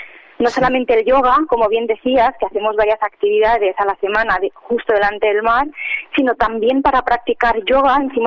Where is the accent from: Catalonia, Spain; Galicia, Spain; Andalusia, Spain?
Catalonia, Spain; Barcelona; moved away as an adult; now in Palma, Spain; Yo soy originalmente de Barcelona